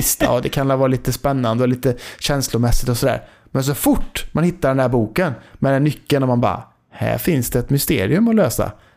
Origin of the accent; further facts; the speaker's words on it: Trollhättan, Västra Götaland County, Sweden; Jag är från Trollhättan, jag kan inte hjälpa det. Jag kan inte hjälpa det. Det är så vi snackar här, vet du.